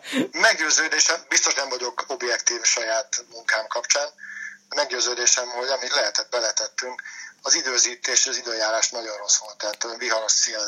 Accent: Kaposvár, Somogy, Hungary; egyrészt, hogy Budapestről jöjjek, mert hogy én kaposvári születésű származású vagyok

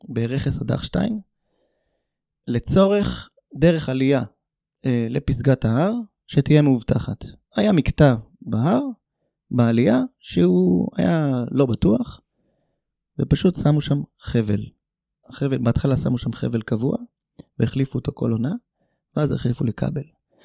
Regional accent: France; אני צרפתי במקור.

